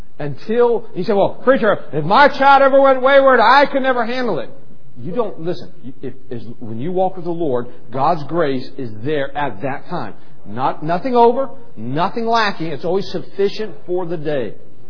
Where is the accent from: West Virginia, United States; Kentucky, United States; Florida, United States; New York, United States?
West Virginia, United States; Of course, I grew up in West Virginia. Wandering the woods.